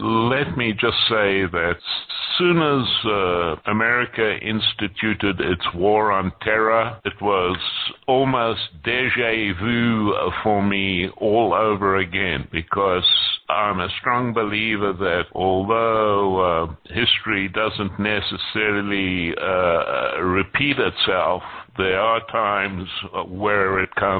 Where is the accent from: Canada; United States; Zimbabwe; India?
Zimbabwe; born there; I was born in Rhodesia, so I grew up singing God Save the Queen.